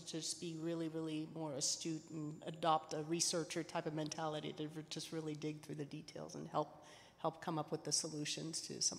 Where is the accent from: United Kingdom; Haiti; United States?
Haiti; I'm originally from Haiti, and Haiti has a deforestation problem as well.